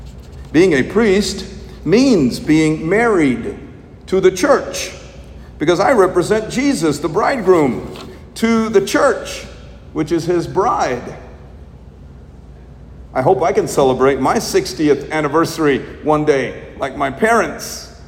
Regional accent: Little Rock, Arkansas, United States; first language Malayalam; Growing up in Little Rock, I was becoming more fluent in English, but I was forgetting my native Malayalam.

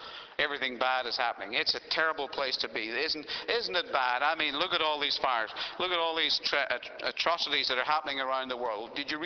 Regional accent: Ireland; now in Australia; When we came here, we had to make a choice. Are we going to remain as Irish people? Praise the Lord for all the Irish people. Or do we become Australian citizens? So we chose to become Australian citizens.

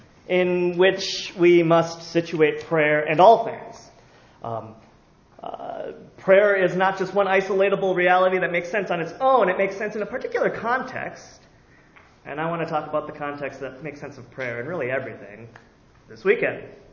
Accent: Minnesota, United States; also born or lived in Illinois; I grew up in Minnesota. But we lived in Illinois for quite a while before moving back to Minnesota.

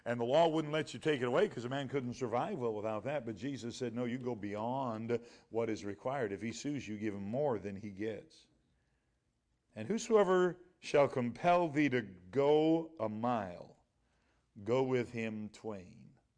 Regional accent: South Carolina, United States; born there; now in Michigan, United States; I was born in South Carolina, so I like to get down here to where my roots are. I tell people I was sentenced to Michigan as a very young man.

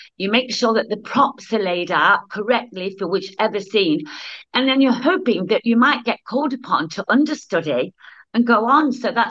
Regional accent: Nottingham, East Midlands, United Kingdom; I'm quite proud to say that I come from Nottingham

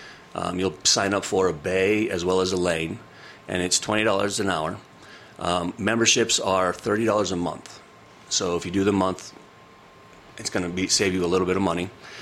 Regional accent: Leadville, Colorado, United States; Some of my, growing up in Leadville, hunter safety, you learn at a very early age.

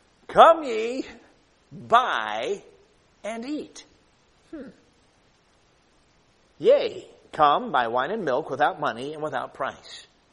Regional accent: United States; I've got dollars because I'm an American.

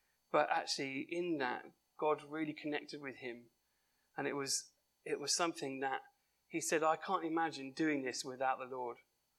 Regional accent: Chichester, South East England, United Kingdom; came up with this thing called 24/7 prayer in my hometown, Chichester.

